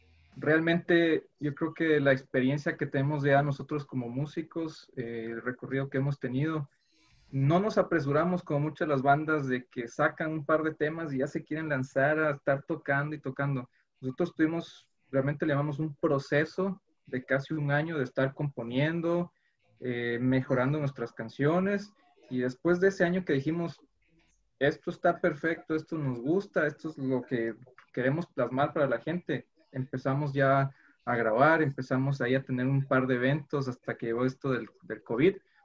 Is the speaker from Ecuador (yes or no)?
yes; Ecuador; also born or lived in Bogotá, Colombia; now in Sonora, Mexico; Así es, yo soy de Ecuador. De hecho, nací en Bogotá, en Colombia, pero me crié toda mi vida en Ecuador.